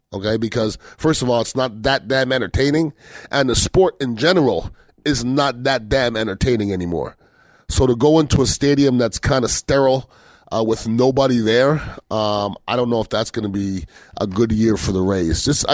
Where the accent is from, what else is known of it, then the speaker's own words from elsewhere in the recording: Canada; now in United States; Now, I am an American citizen, but I'm also from Canada.